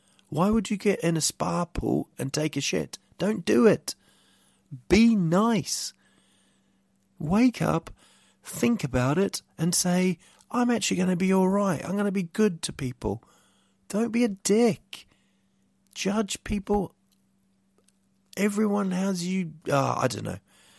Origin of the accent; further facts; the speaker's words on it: New Zealand; growing up in New Zealand, I remember watching bands, loving the bands